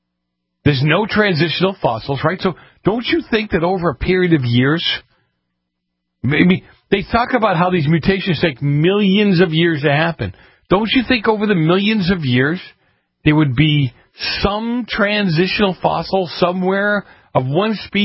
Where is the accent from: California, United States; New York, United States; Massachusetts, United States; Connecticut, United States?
Massachusetts, United States; Boston; Well, I grew up in the north end of Boston.